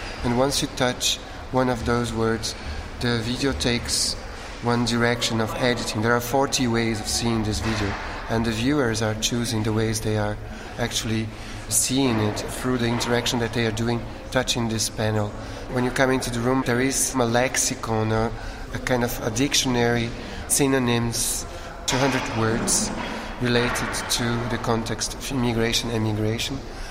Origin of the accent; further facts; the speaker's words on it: Rio de Janeiro, Brazil; English is a second language; also born or lived in Switzerland; We're based in Rio de Janeiro in Brazil, because I am Brazilian. I was born in Rio, and Walter is Swiss, but I lived part of my life as an immigrant in Switzerland, 13 years.